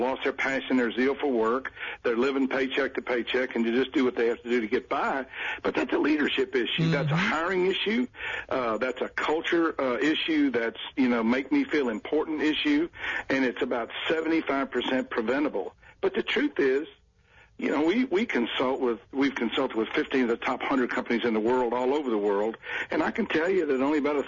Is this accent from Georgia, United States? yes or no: no; Memphis, Tennessee, United States; now in Virginia, United States; No, actually in Virginia, but I sound like I'm from Texas or from Memphis, which is where I'm really from.